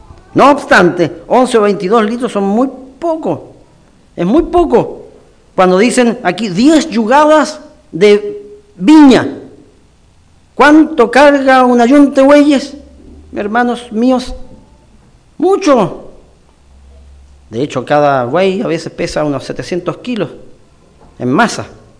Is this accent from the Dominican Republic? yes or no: no; Osorno, Los Lagos, Chile; born there; also born or lived in Temuco / Valdivia; Yo nací en Osorno, viví, estudié en Temuco y viví en Valdivia.